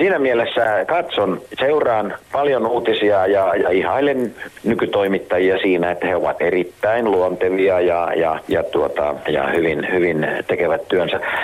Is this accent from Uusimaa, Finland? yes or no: no; South Karelia, Finland; minä itse taas olen siis Etelä-Karjalasta